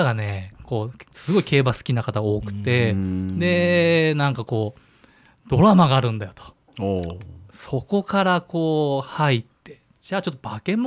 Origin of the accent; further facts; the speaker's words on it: Yugawara, Kanagawa, Japan; now in Fuchu, Japan; 出身は神奈川県湯河原町なんですけど、東京に出てきて、府中住んで、ちょうど10年ぐらい。